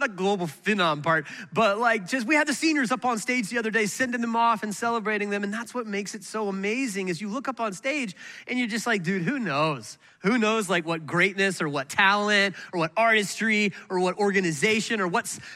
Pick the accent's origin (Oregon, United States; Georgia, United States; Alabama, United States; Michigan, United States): Georgia, United States; Atlanta; also born or lived in Florida; So my wife and I are both from Florida, born in Florida. My wife grew up there. I grew up here in Atlanta.